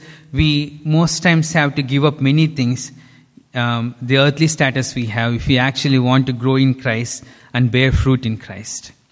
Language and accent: English; India; English is a second language; I'm from India, and I know what the hardships I face.